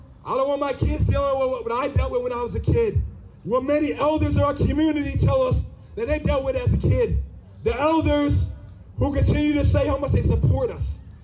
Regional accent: Saratoga, United States; What we can do as Saratogians, because that's what we are, we're from Saratoga, we can take care of our community.

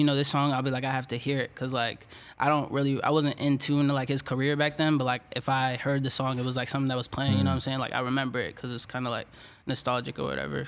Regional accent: Washington, District of Columbia, United States; Yeah, but DC, Maryland.

